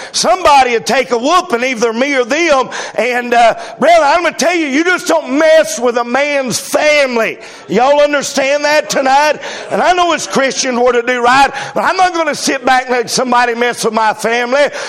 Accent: United States; I am an American tonight, and I am very proud of that.

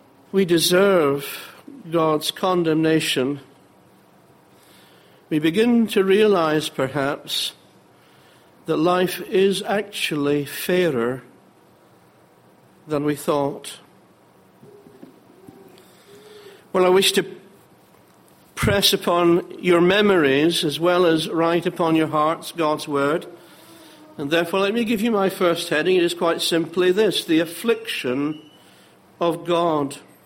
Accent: Edinburgh, Scotland, United Kingdom; Well, if it isn't obvious to you already by my accent, I have to confess that I come from Edinburgh

